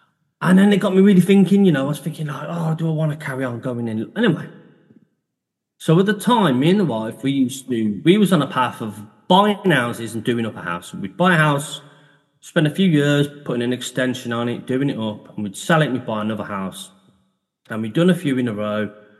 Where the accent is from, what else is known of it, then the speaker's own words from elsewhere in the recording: Birmingham, West Midlands, United Kingdom; And I'm from Birmingham.